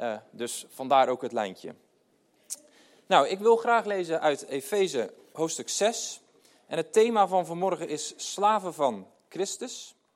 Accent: Dordrecht, South Holland, Netherlands; ik kom uit Dordrecht.

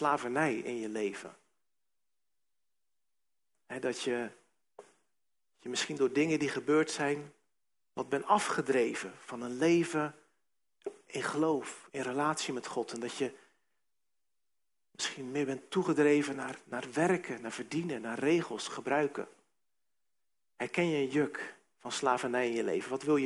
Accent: South Holland, Netherlands; En ik kom zelf uit de Hoekse Waard. Nou, dat is een beetje een streek.

